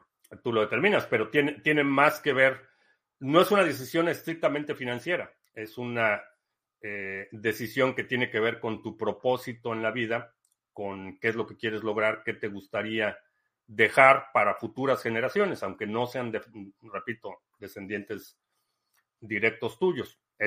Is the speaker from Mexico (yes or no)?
yes; Mexico; moved away; pero yo como mexicano no tengo ninguna intención ni planes de regresar a México.